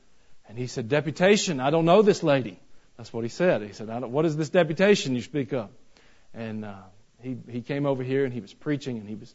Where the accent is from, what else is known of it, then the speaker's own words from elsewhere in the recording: the South, United States; At least I'm from the South.